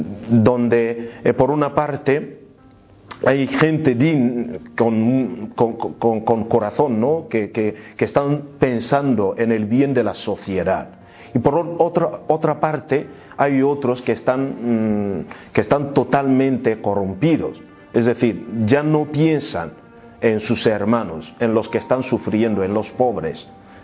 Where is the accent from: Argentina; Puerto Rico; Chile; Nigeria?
Nigeria; South West; Spanish is a second language; now in Murcia, Spain; yo soy de Nigeria, para empezar, y nacido en 1979, y hoy, por la gracia de Dios, vivo en Murcia, en España. Yo soy de la parte del suroeste de Nigeria, donde la mayoría de la gente son cristianos.